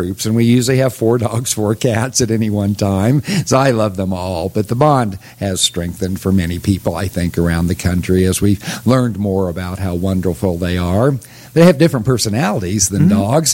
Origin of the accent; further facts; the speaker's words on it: Oklahoma, United States; also born or lived in Kansas; Now, I'm a kid from Oklahoma and Kansas, and we had cats, and I liked the cats, but they were kind of outdoor cats.